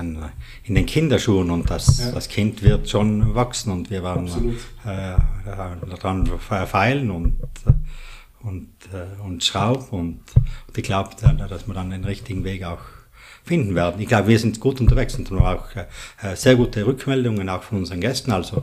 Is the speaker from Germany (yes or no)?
no; Trentino-Alto Adige, Italy; Ich bin natürlich sehr, sehr, sehr verwurzelt hier im Marental